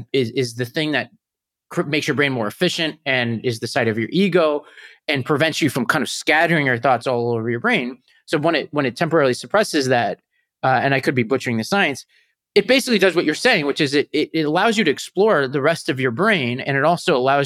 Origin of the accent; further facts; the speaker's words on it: Staten Island, New York, United States; I grew up in Staten Island where I had a very tumultuous childhood.